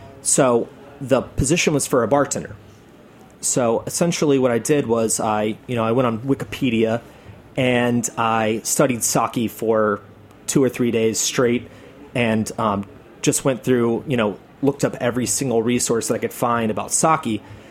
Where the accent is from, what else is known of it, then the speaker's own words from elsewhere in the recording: Atlanta, Georgia, United States; okay, cool, I'm from Atlanta, how do you guys do your roll-ups up here